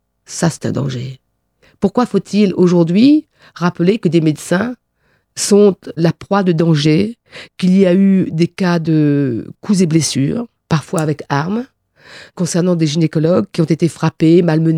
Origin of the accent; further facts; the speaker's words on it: France; Moi, je suis française.